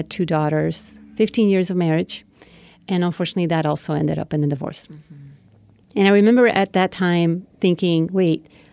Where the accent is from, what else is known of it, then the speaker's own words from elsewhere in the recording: Puerto Rico; now in United States; So I grew up in Puerto Rico, number 6 of 7 children, raised by my single mom.